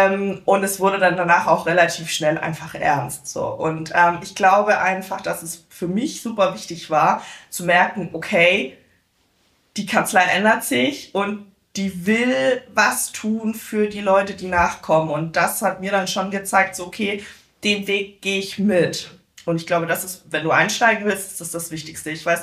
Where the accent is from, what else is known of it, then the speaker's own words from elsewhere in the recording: Baden-Württemberg, Germany; now in Northern Germany; bin in den Norden gezogen, weil ich komme ja ursprünglich aus dem Schwarzwald.